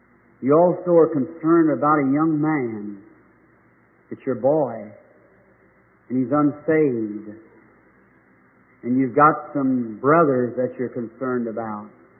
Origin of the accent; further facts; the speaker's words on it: Ireland; Spanish people, and I'm Irish, so it's two different nationalities of people.